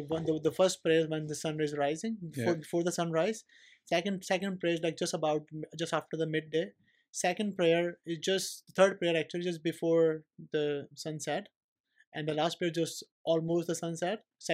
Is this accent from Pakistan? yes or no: yes; Pakistan; For example, like, you know, being a Pakistani, if I see like nice Irish restaurant, English restaurant, I would love to go there.